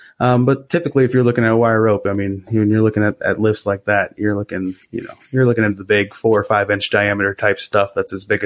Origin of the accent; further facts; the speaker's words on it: Morgantown, West Virginia, United States; started throwing out resumes in my hometown of Morgantown, West Virginia, started throwing out resumes all over the place, just trying to get on somewhere.